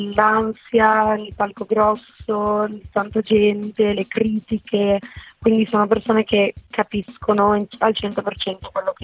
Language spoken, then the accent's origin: Italian; Liguria, Italy; now in Milan, Italy; io appunto non sono friulana ma sono ligure e abito a Milano